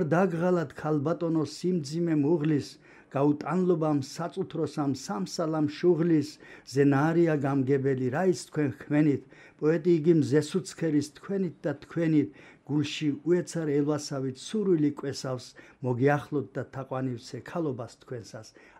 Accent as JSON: {"language": "Georgian", "region": "Kakheti", "country": "Georgia", "tie": "born or raised there", "said": "მე კახეთში დავიბადე, გავიზარდე და ვიცოდი მურმან ლებანიძის არსებობა, რა თქმა უნდა."}